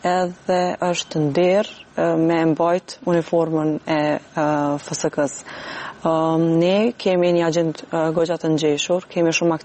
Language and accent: Albanian; Prizren, Prizren District, Kosovo; jam klarinetiste nga Prizreni